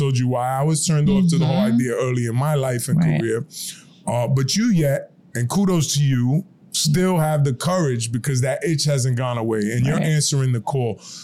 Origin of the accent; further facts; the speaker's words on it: Bronx, New York, United States; I grew up in the projects in like the Northeast Bronx.